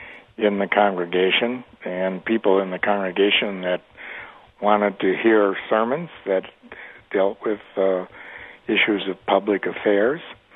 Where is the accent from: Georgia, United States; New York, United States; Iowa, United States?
New York, United States; Oh, I grew up in upstate New York in Chautauqua County, which is the westernmost county in New York State.